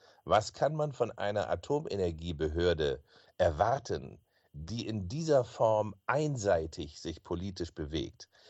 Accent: Germany; Und das sage ich als Deutscher, als Europäer

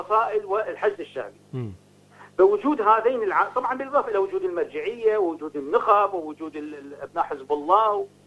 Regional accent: Iraq; نحن كعراقيين

